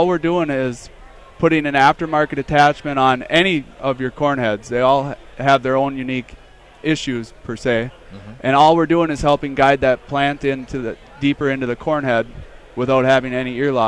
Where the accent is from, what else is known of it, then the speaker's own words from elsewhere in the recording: Wheaton, Minnesota, United States; I grew up in Wheaton, Minnesota, so I got Wheaton math.